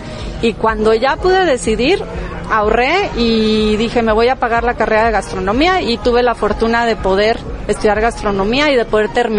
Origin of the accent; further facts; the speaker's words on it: San Luis Potosí, Mexico; born there; also born or lived in Cuernavaca; decidimos regresar a mi tierra natal, a la ciudad de San Luis Potosí, porque vivíamos en Cuernavaca, Morelos